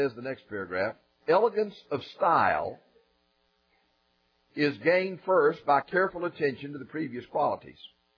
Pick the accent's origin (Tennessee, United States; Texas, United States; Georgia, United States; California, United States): Georgia, United States; you came all the way across the Atlantic to hear a soft Scottish brogue, and you wound up hearing a North Georgia preacher.